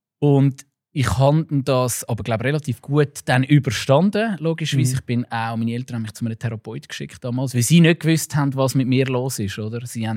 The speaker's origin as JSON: {"language": "German", "country": "Switzerland", "tie": "born or raised there", "said": "Aber ich bin auf dem Land aufgewachsen und ich habe nachher nie Probleme gehabt damit."}